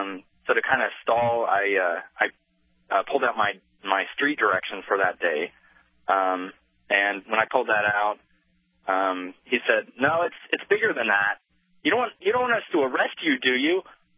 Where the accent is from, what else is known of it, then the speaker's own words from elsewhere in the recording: Indiana, United States; And I told him, actually, I grew up in Indiana.